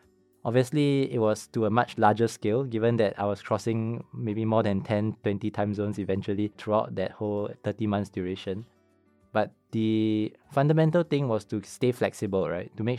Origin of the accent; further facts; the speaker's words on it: Singapore; very much like most Singaporeans, you know, growing up in Singapore, going to school, trying to get good grades.